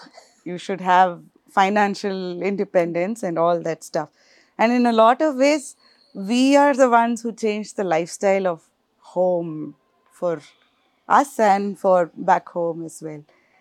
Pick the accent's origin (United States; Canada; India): India; Bangalore, Karnataka; I grew up here in Bangalore back then. Bangalore was not like, you know, everybody were Cosmo or something.